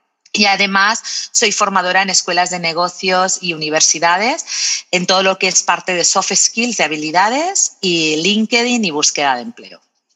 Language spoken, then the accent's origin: Spanish; Barcelona, Catalonia, Spain; born there; yo me digo que soy barcelonesa de nacimiento y uruguaya de corazón. Mm-hmm. Esto me viene por parte de padre, que tengo toda la familia por parte de papá en Uruguay.